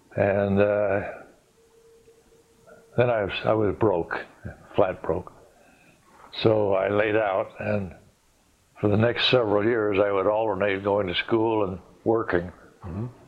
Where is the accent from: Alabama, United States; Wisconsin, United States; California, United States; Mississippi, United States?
Wisconsin, United States; Kenosha; born there; I was born in Wisconsin, Kenosha, Wisconsin.